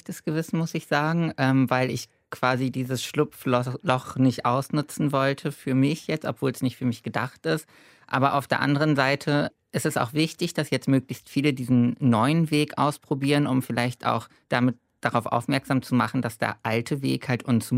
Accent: Bremen, Germany; born there; Ich hatte das Problem, dass ich nicht gebürtig aus Berlin komme, sondern aus Bremen.

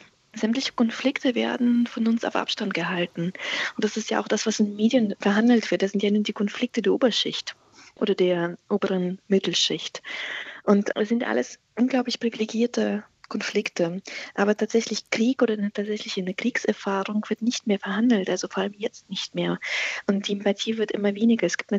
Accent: Azerbaijan; Ich bin im Kaukasus aufgewachsen, in Aserbaidschan, während des Zusammenbruchs der UdSSR

